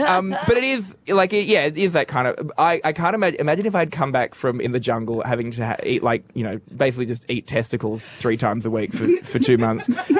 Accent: Australia; But you know what, I'm very Australian about it

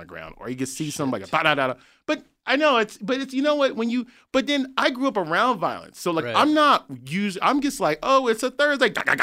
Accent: San Francisco, California, United States; I'm from San Francisco, where the equivalent of Skid Row is the Tenderloin, right?

